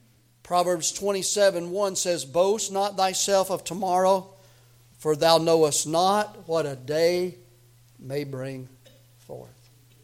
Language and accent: English; Tennessee, United States; now in Missouri, United States; I'm from Tennessee. I'm Tennessee born. I'm Tennessee bred. When I die, I'll be Tennessee dead. But, you know, I love Missouri. I live in Missouri.